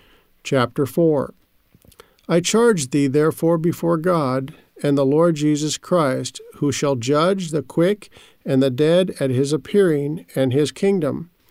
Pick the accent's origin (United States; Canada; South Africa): United States; Albuquerque, New Mexico; I'm from Albuquerque, New Mexico.